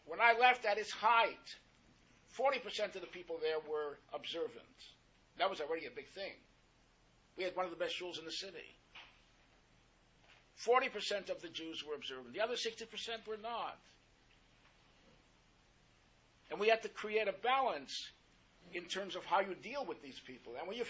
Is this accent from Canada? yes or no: yes; Toronto, Ontario, Canada; I went to Toronto, which was originally my hometown, and I was around there for 18 years.